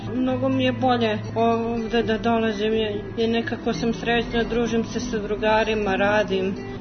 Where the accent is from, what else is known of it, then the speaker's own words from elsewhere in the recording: Belgrade, Serbia; Ja sam iz Beograda sa Dorćala.